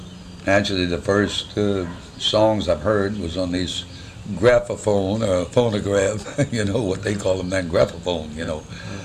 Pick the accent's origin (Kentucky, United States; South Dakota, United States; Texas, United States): Texas, United States; Shiner; born there; I was born in Shiner, Moulton, Texas.